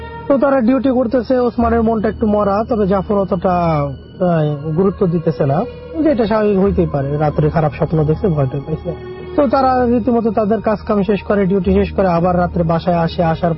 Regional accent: Tepra, Dhaka Division, Bangladesh; now in Kuwait; আমি কুয়েত থেকে বলতেছি। আমার দেশের বাড়ি মানিকগঞ্জ জেলা শিবালয় থানা গ্রাম টেপনা।

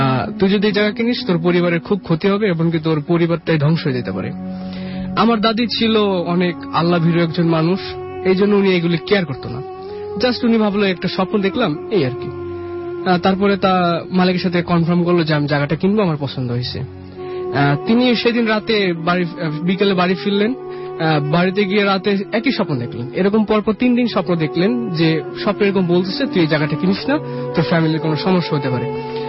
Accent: Gopalganj, Dhaka Division, Bangladesh; born there; now in Gazipur, Bangladesh; আমি গাজীপুর থেকে আসছি, আমার জন্মস্থান গোপালগঞ্জে।

